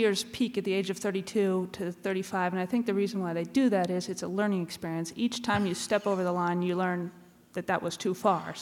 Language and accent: English; Anchorage, Alaska, United States; And growing up in Anchorage, Alaska, some people kind of stopped me along my way and say, now … you know, running through the winter, deep snow